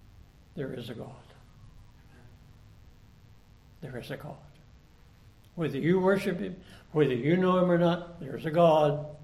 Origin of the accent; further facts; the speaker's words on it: Dallas, Texas, United States; And that would be like when I was raised right here in Dallas. Not very far from here.